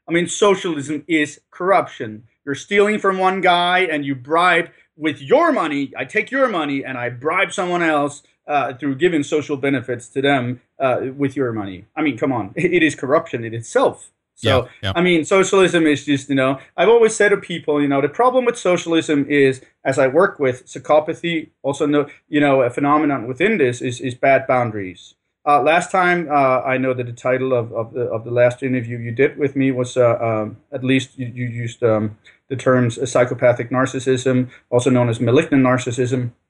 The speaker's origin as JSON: {"language": "English", "country": "Denmark", "said": "you're from Sweden, I'm from Denmark"}